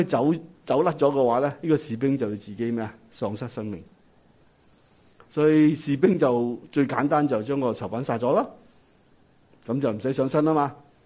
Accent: Hong Kong

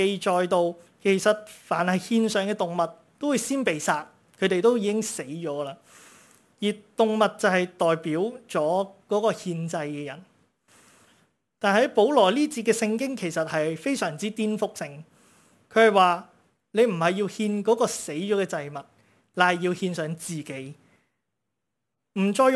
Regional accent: China; 即系亦都系我哋中国人讲到话有恩必报啊

